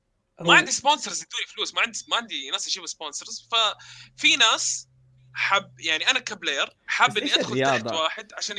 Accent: Saudi Arabia; يعني كسعودية أنا حقول لك لازم تفوز بطولة بعدين تتفرغ.

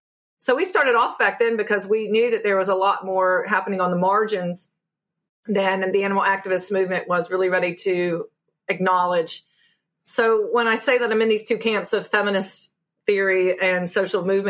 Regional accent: Appalachia, United States; So I'm from Appalachia. I don't know if anyone can pick up my accent, but I came from a place where veganism was not known at all.

